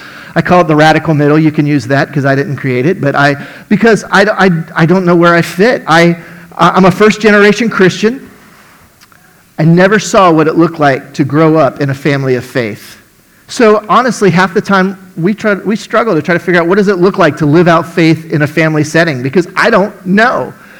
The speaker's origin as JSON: {"language": "English", "town": "Miami", "region": "Florida", "country": "United States", "tie": "born or raised there", "said": "I grew up in Miami when I was a child. My neighbors were German. My neighbors were Chinese. My neighbors were Cuban."}